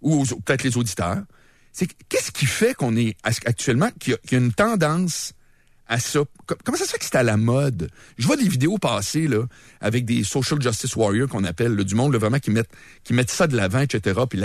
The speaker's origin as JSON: {"language": "French", "town": "Charlesbourg", "region": "Quebec", "country": "Canada", "said": "je viens de Charlebourg, puis grand-père vient de Saint-Tite. Tu peux pas avoir plus catholique blanc la patente."}